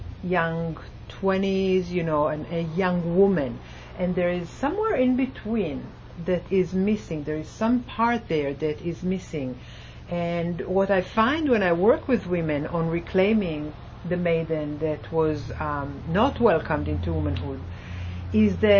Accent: Israel; I grew up in Israel, but very similar messages.

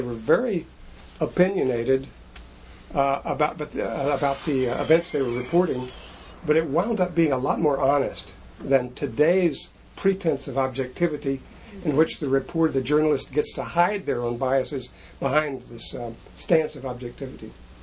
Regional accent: United States; now in Paris, France; I've spent, I just calculated before I came here, a third of my life in Paris. I'm an American rooted in both my country here and now in new roots in France.

